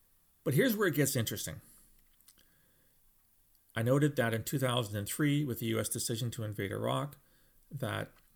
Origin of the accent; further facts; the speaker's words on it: London, Ontario, Canada; three young men from my hometown, London, Ontario, went to join AQIM in the late 2000s